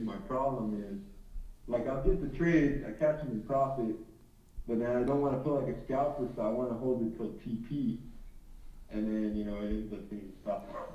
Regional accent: Texas, United States; It's Texas. I'm originally from Texas.

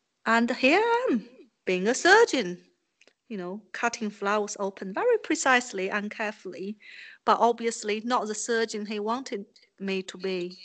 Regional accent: China; moved away as an adult; now in United Kingdom; I was born and raised in China. I came to Britain when I was 29 years old, so fully grown as a Chinese person, and now I have a British passport.

